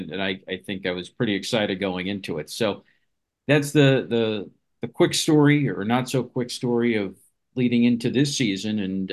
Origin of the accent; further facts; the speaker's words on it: Long Island, New York, United States; now in Binghamton, United States; moved up to Binghamton, which I was familiar with growing up in Long Island.